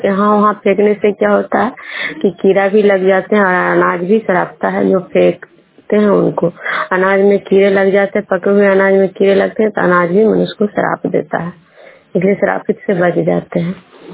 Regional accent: Khajra, Bihar, India; मैं विष्णुपुर ग्राम खजरा पंचायत नालंदा जिला नवनेश्वर प्रखंड के निवासी हूँ।

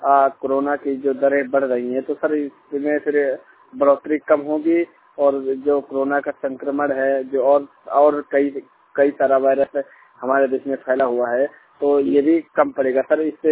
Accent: Lucknow, Uttar Pradesh, India; मैं यूपी लखनऊ का रहने वाला हूँ।

